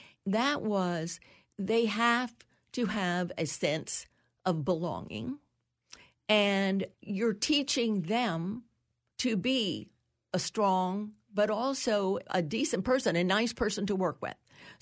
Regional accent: New York City, New York, United States; I grew up in New York City, and my father was a professional fashion photographer for many, many years. My mother was a model.

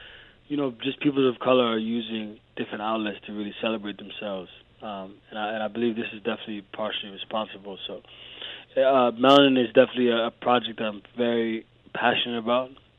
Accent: United States; growing up in the States, when you're darker skin

